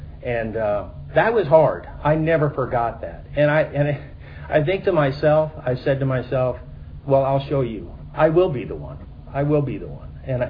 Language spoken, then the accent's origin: English; Pensacola, Florida, United States; born there; also born or lived in Corpus Christi, United States / Anaheim, United States / Bangor, United States / Quantico, United States; Being in a military family, we moved around a lot. So in my first, I was born in Pensacola. I don't even remember living there because it was only about 2 months long.